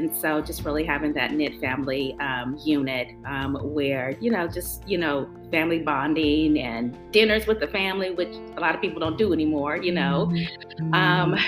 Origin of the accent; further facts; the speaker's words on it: Pittsburg, California, United States; Yeah, I was born and raised in, it's called the Pittsburgh Antioch area, which is